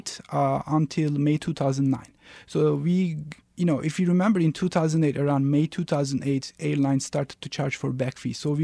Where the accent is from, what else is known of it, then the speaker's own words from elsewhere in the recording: Turkey; And also I try to go to my home country, Turkey, maybe once in every year.